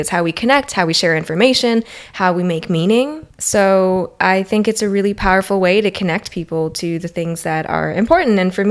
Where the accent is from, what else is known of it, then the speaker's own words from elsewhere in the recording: Miami, Florida, United States; I grew up in Miami, Florida, which is in the neotropics. There is, you know, lizards running around everywhere. My grandparents lived right on Biscayne Bay.